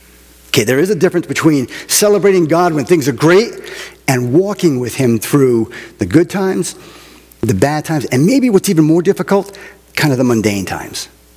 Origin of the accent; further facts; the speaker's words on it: New England, United States; Those of you that don't know, I'm from New England.